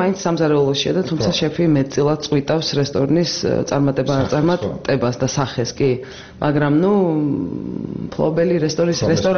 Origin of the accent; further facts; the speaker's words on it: Imereti, Georgia; კი, ნუ მე ვამბობ, რადგან იმერელი ვარ